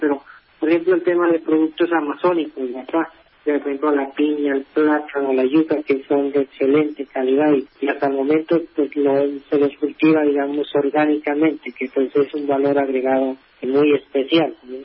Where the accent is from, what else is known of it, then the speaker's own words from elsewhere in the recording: Colombia; nosotros somos colombianos, somos campesinos